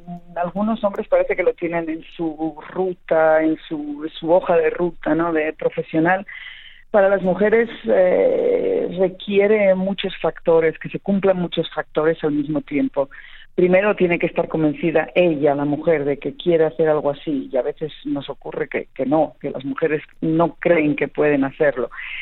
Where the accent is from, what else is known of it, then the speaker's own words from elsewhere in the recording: Asturias, Spain; Es verdad que soy muy asturiana